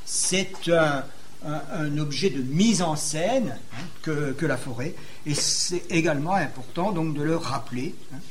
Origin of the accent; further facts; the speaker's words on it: Grand Est, France; chez nous en Lorraine